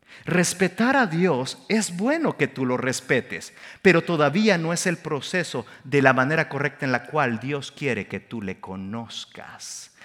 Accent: El Salvador; En mi país, El Salvador, utilizamos mucho el medio de transporte que le llamamos el bus, el autobús.

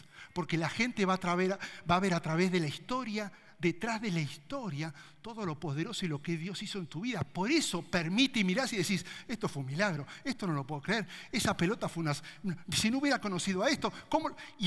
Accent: Bahía Blanca, Buenos Aires Province, Argentina; de Argentina, Bahía Blanca, tengo 4 hijos, me casé con Karina hace tantos años, viví acá.

